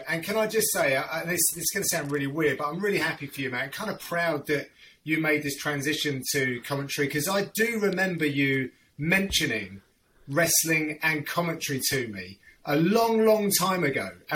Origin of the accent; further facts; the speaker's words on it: Radlett, East of England, United Kingdom; also born or lived in Edgware / Harrow Weald; I was born in Edgware, which is kind of North London, if you like. And growing up, I moved from like Harrow Weald to Edgware to then a place called Radlett, which is in Hertfordshire, where I was and grew up for many, many years.